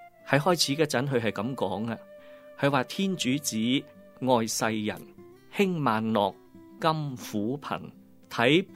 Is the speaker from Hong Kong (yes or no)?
yes; Hong Kong; 我们作为香港人对圣诞节不会陌生。